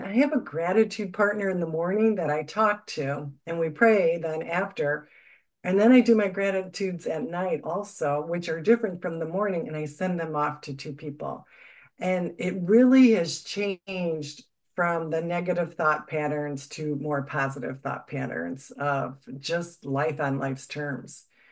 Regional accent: South Bend, Indiana, United States; from South Bend, Indiana.

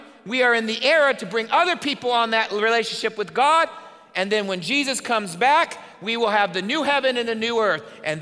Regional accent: Indiana, United States; I grew up in Indiana. If you know anything about Indiana, everybody plays basketball.

